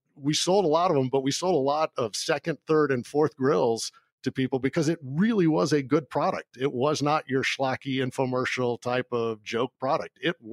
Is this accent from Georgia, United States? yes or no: yes; Georgia, United States; I grew up in Georgia, but believe it or not, I actually was a hockey player.